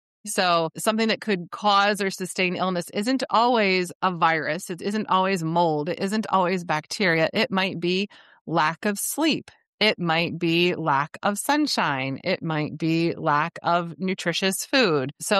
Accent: Columbus, Ohio, United States; also born or lived in Washington DC; I got depression in the winter because I grew up in Columbus, Ohio.

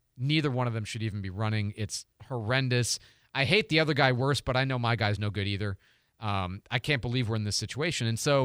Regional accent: United States; I think just as an American

